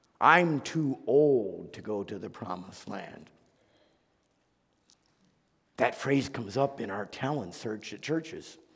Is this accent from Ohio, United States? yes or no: yes; Cleveland, Ohio, United States; Some of you know that I grew up in Cleveland, Ohio, home of the Indians, where my dad was a football coach